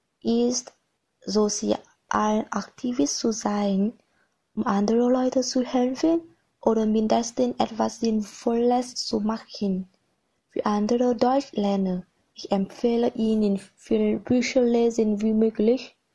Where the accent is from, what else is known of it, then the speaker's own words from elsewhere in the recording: Vietnam; German is a second language; ich komme aus Vietnam. 1993 kam ich auf der Welt.